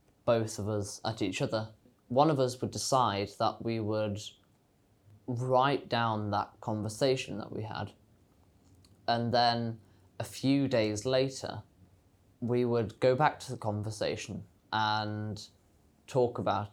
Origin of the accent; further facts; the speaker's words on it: England, United Kingdom; born there; I was born in England, and I'm planning on living in England for most of my life.